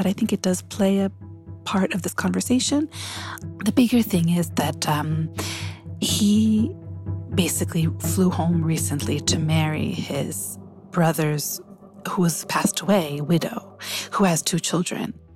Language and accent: English; United States; I'm from America. My parents were immigrants twice.